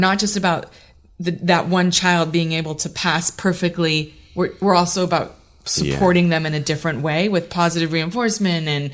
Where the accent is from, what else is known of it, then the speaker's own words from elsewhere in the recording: California, United States; which we're from California, so I'm like a little bit nervous about how much snow will be there.